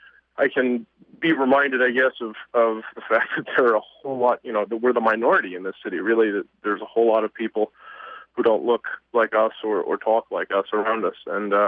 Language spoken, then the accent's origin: English; Maryland, United States; I grew up in Baltimore County, and after college, my wife and I moved back to the city